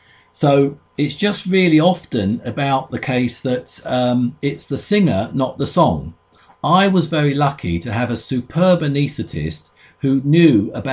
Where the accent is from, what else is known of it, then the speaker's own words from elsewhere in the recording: London, United Kingdom; born there; I was born in London, and in those days, sugar was regarded as a treat.